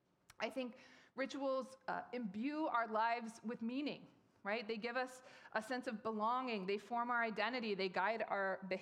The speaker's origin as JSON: {"language": "English", "region": "Alaska", "country": "United States", "tie": "born or raised there", "said": "I grew up in Alaska. We went to the same church my whole life"}